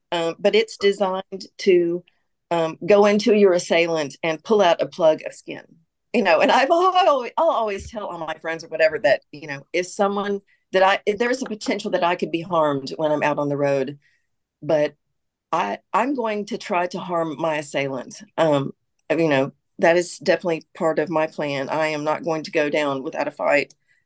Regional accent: Memphis, Tennessee, United States; now in Chattanooga, United States; I live in Chattanooga, Tennessee. I'm originally from Memphis

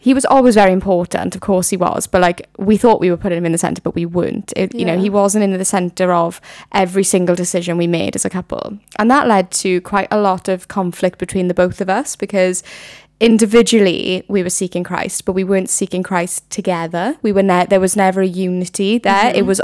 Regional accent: Baglan, Wales, United Kingdom; I am 24. I'm from Baglan originally.

